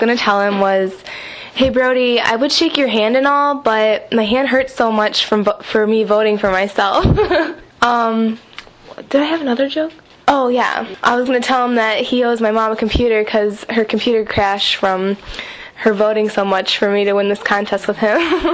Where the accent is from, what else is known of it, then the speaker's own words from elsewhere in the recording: Waterville, Ohio, United States; I am 19 years old, and I'm from Waterville, Ohio.